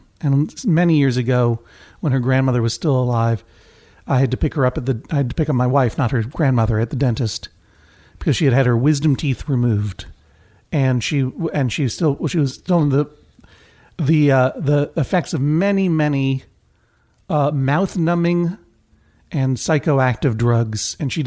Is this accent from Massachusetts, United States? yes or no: yes; Brookline, Massachusetts, United States; My hometown!